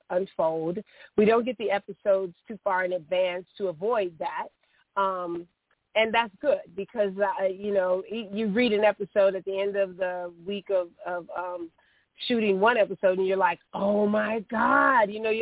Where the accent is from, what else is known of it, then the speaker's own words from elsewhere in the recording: Chicago, Illinois, United States; I grew up, I am a Chicagoan. I grew up on the West Side in the Austin community. And that was really, and we were a poor family.